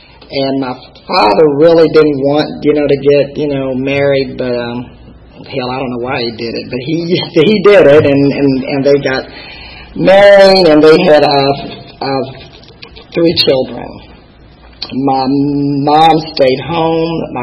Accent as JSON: {"language": "English", "town": "Huntington", "region": "West Virginia", "country": "United States", "tie": "born there", "said": "I was born in Huntington, West Virginia. It's an extremely small town."}